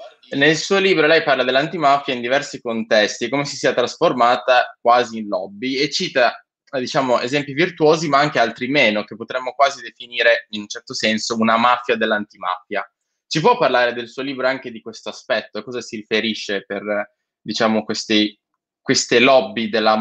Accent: Lombardy, Italy; guarda, io sono provincia di Milano, Lombardia

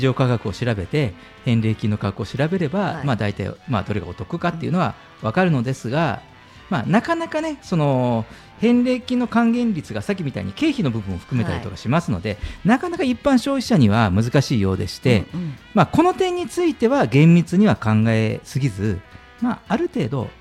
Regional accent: Fukuoka, Japan; すいません、私福岡県福岡市出身ですが

